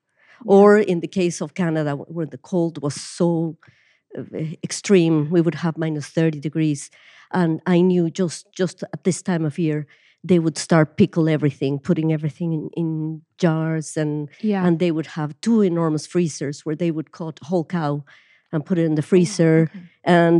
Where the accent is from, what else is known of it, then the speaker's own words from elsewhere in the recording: Mexico City, Mexico; I was born and I grew up in Mexico City